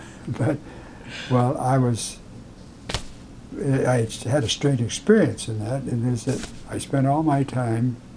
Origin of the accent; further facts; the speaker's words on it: Los Angeles, California, United States; I was born in San Fernando Valley of Los Angeles. And stayed right there till I went to go to college.